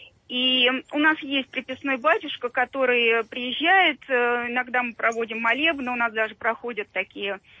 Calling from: Moscow, Russia; я из Москвы, но вот более уже 30 лет моя семья имеет дом в деревне, вернее, селе Заборовье Калининского района Тверской области.

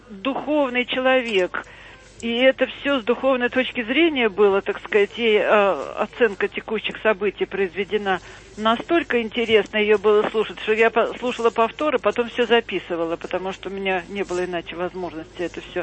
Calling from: Moscow, Russia

